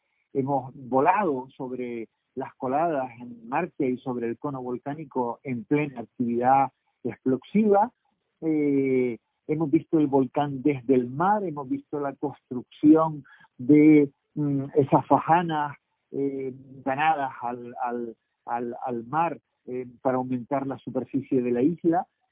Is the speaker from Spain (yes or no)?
yes; Canary Islands, Spain; como canarios